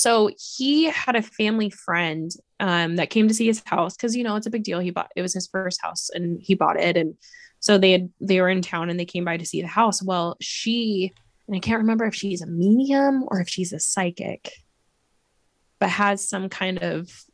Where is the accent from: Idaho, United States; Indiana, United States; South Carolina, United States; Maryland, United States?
Idaho, United States; He has guns. We're from Idaho.